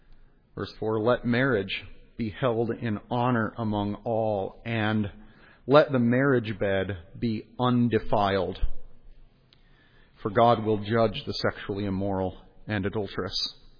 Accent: Philadelphia, Pennsylvania, United States; Do you get that joke? I'm from Philly. I like the word.

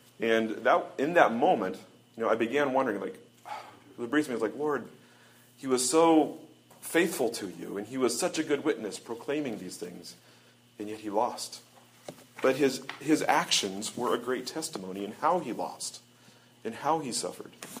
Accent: United States; we may not be an official head of state, but as an American, we do represent America, the United States of America.

